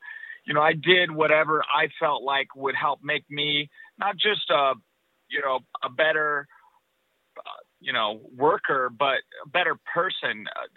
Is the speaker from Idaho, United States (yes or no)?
yes; Nampa, Idaho, United States; I was born and raised in Nampa, Idaho. I'm a member of the Shoshone Bannock tribes and the son of a Mexican immigrant.